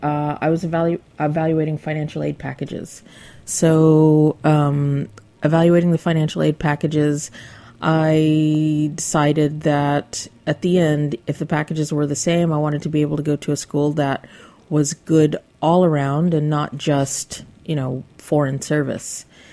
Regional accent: Nashville, Tennessee, United States; moved away as an adult; I grew up in Nashville, Tennessee, and I basically left home when I was 18. I did my undergraduate at Stanford.

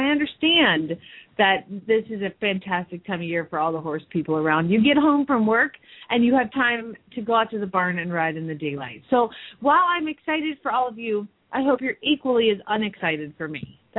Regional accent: Phoenix, Arizona, United States; from Phoenix, Arizona

